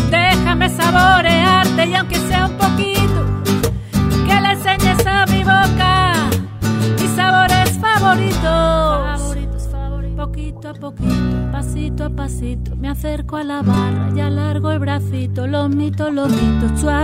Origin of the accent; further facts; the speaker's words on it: Galicia, Spain; Ay, como buena gallega, pues los mariscos